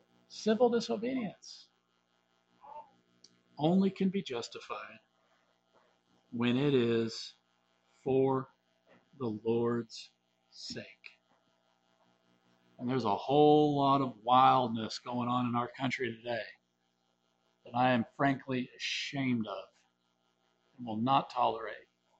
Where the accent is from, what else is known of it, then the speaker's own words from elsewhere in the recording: United States; Yes, I'm an American, and I like America. I love America.